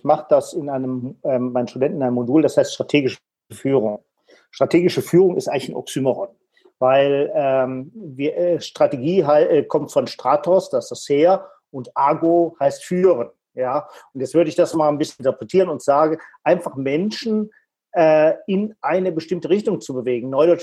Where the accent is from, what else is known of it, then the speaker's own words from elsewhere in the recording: Solingen, North Rhine-Westphalia, Germany; hier zu meiner Heimatstadt Solingen